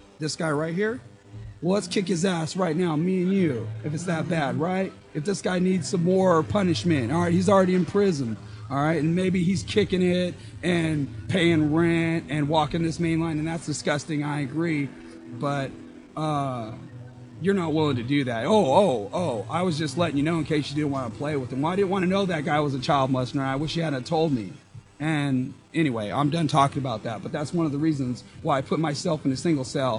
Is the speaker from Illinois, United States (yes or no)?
no; Portland, Oregon, United States; I love Portland. I was born and raised. I was born on Morgan and Albina in my living room, natural birth.